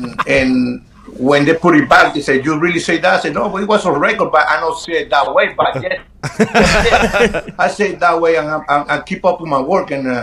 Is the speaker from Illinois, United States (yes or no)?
yes; Chicago, Illinois, United States; Well, remember, I grew up in Chicago. I grew up playing Chicago.